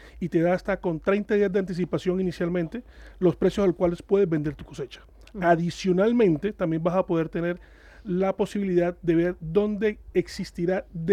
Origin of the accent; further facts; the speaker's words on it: Cartagena de Indias, Bolívar, Colombia; Colombia, Cartagena de Indias.